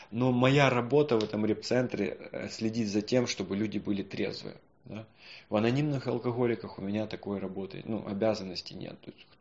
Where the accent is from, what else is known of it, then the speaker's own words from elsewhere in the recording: Zaporizhzhia, Zaporizhzhia Oblast, Ukraine; Весь мой 9-й шаг, остальной, он в Запорожье, в моем родном городе, да, и туда надо ехать.